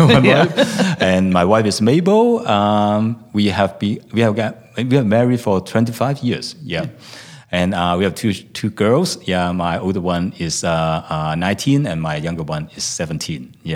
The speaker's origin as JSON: {"language": "English", "country": "Hong Kong", "second_language": "English", "said": "Yeah, I came from Hong Kong."}